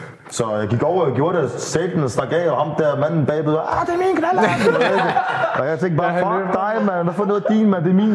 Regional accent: Copenhagen, Capital Region of Denmark, Denmark; born there; vi er i København, ikke? Vi er i København, og jeg var født i Nordvest, så jeg gik på en skole, der hed Bissebjerg Skole, i 7. klasse

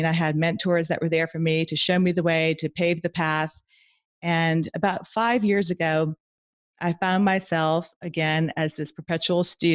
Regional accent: New Orleans, Louisiana, United States; I was born and raised in New Orleans. I went to LSU. I studied architecture at LSU

